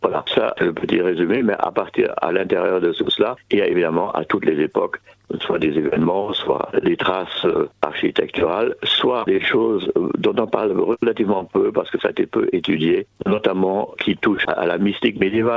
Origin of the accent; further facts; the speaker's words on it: Germany; French is a second language; now in France; comme un nom un peu exotique dit, je ne suis pas d'origine française, mais d'origine allemande, je suis allemand.